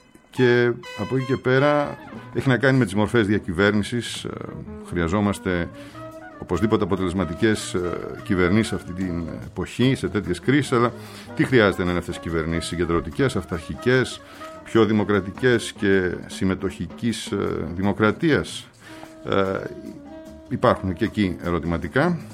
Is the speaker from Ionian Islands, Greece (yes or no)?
no; Thessaloniki, Central Macedonia, Greece; Καλημέρα σας, κύριε Μαραντζίδη, στην πατρίδα μου Θεσσαλονίκη.